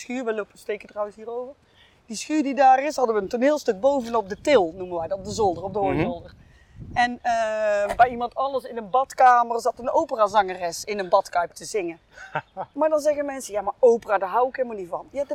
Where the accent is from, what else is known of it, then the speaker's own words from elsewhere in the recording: Hank, North Brabant, Netherlands; Ik kom uit Hank.